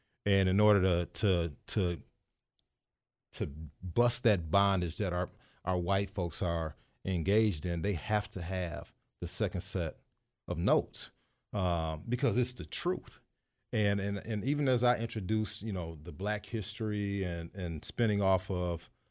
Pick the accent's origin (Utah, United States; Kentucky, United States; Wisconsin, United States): Wisconsin, United States; Madison; because I grew up in the North. I was a part of the desegregation efforts in the Madison School District in 1984